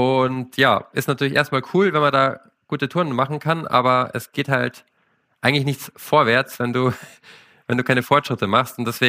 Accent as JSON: {"language": "German", "town": "Munich", "region": "Bavaria", "country": "Germany", "said": "Ich komme aus München und wohne aktuell ein bisschen südlich davon, aber habe es leider immer noch nicht geschafft, direkt in den Bergen zu wohnen."}